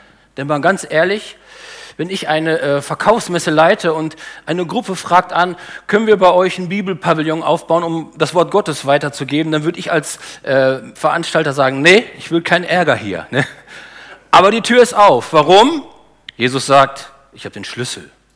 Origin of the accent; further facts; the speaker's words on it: Bad Salzuflen, North Rhine-Westphalia, Germany; Herzliche Grüße aus meiner Heimatstadt, von meiner Familie aus Bad Salzuflen zu euch.